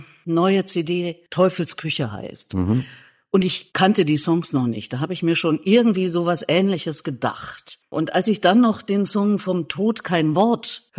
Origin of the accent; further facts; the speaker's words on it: East Germany, Germany; born there; ich bin ja im Osten geboren und als Atheistin erzogen worden.